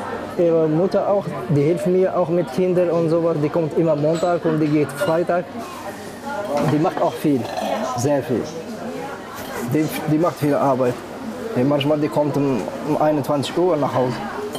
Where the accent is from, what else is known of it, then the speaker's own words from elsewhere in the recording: Algeria; German is a second language; now in Germany; Ich komme aus Algerien. Ja. Damals in Algerien, da war so ein Bürgerkrieg da in Algerien und ich bin einfach in Europa gereisen